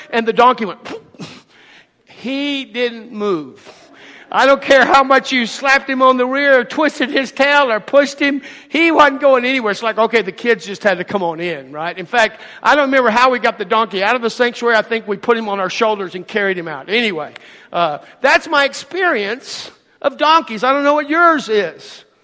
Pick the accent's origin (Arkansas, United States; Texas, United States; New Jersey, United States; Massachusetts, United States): Texas, United States; Lorenzo; I grew up in Lorenzo. We showed livestock at the Crosby County Livestock Show.